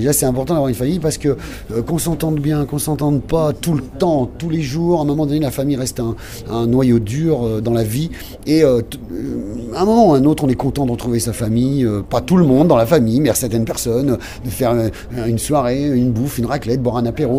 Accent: France; je reste râleur, parce que je suis râleur, hein, je suis français

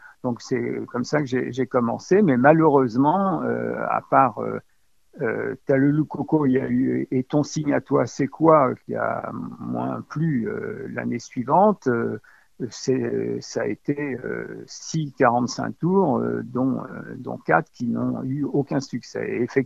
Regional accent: Paris, Île-de-France, France; Donc lui, il venait de Strasbourg, moi je venais de Paris.

